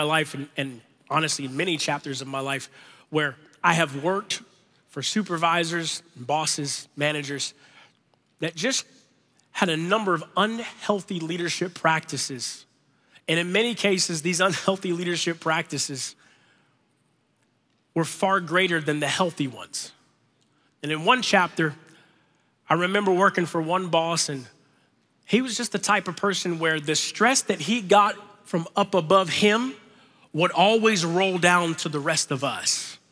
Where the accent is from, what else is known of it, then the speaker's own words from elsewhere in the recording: Florida, United States; I'm from Florida, so in the same way I walk up to an orange tree and I don't expect to get an apple.